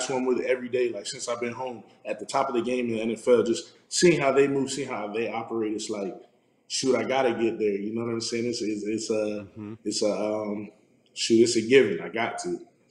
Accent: Florida, United States; It's a dream come true, especially from I'm from South Florida, so that's always been where I wanted to go.

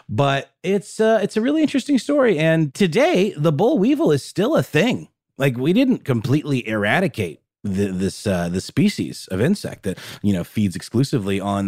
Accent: Augusta, Georgia, United States; in my hometown in Augusta, Georgia, which I don't believe was necessarily a huge cotton-producing town

